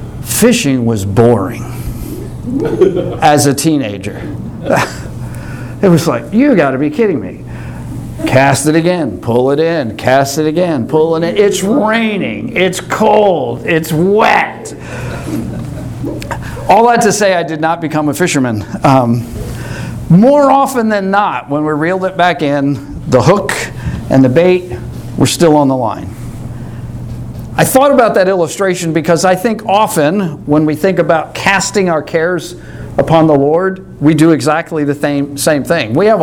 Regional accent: Long Island, New York, United States; I grew up on Long Island

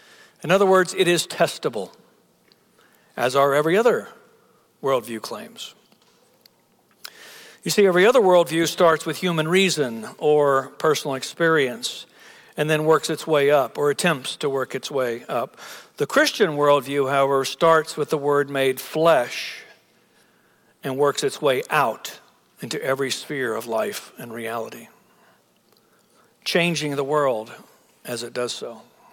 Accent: Plano, Texas, United States; I don't live far from here. I'm from Plano, so I didn't have to travel too far.

